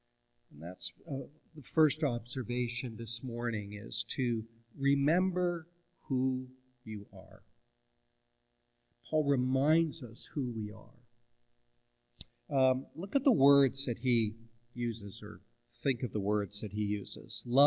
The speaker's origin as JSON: {"language": "English", "country": "Canada", "said": "I am Canadian. I care about what happens to Canada and its communities."}